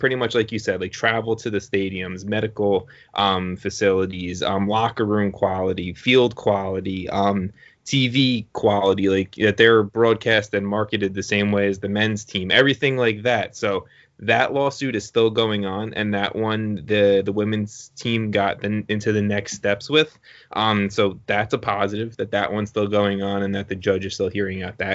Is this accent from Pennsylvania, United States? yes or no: no; New York, United States; I started with it in the introduction because I'm a New Yorker.